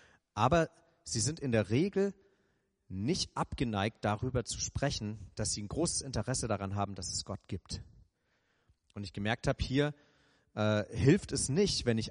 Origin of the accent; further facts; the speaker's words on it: Bavaria, Germany; now in Lower Bavaria, Germany; ich bin vor 14 Jahren nach Niederbayern gekommen und ich komme eigentlich aus Franken ursprünglich.